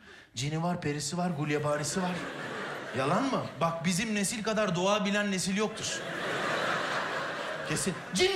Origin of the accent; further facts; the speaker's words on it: Bursa, Turkey; Çocukken, ben Bursalıyım, bizim tuvalet bahçedeydi. Böyle eski bir Rum evi, eski bir konak gibi bir şey, böyle tek katlı.